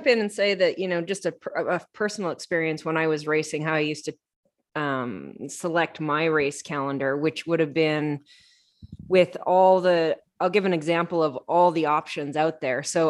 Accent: Canada; also born or lived in Australia; I'm Canadian and I always wanted to do well at Ironman Canada. And at the time I spent a lot of time living in Australia.

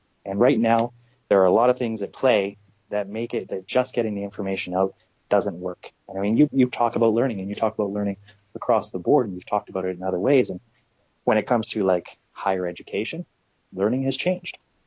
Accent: Vancouver, British Columbia, Canada; I grew up in Vancouver, BC.

